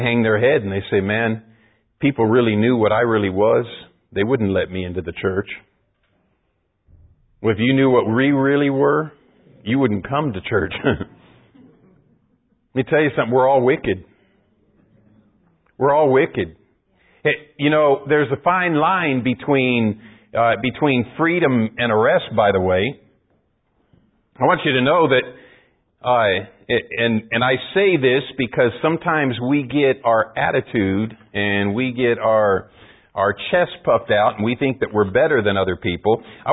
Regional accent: Arizona, United States; moved away; I'm an American. I grew up in Arizona and I moved to Texas as quick as I could.

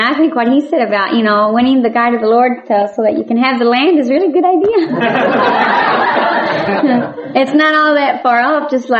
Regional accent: Mexico; I grew up in Mexico, so I'm fluent in Spanish

